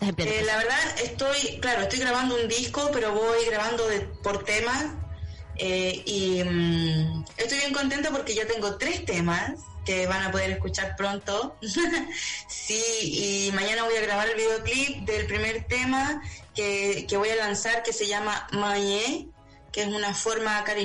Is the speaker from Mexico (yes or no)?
no; Chile; born there; yo nací en Chile, mi mamá es brasilera, es una mujer negra, migrante. Yo vengo de una familia multicultural, multirracial